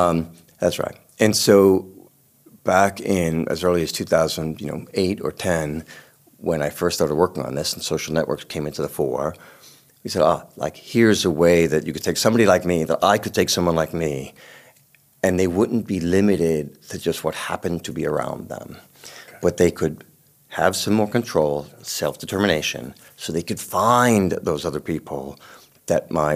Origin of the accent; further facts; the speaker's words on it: New York City, New York, United States; I'm a New Yorker. New York. I grew up in the Bronx, New York, that you may have seen in on TV and various crime shows.